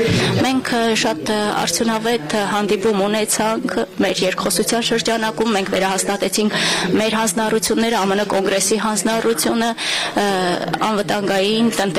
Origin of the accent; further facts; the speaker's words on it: California, United States; Եվ մենք բոլորս Կալիֆոռնիայից ենք երեքս